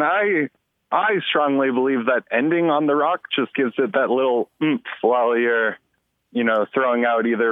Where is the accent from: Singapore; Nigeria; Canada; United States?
United States; Houston, Texas; I grew up in Houston.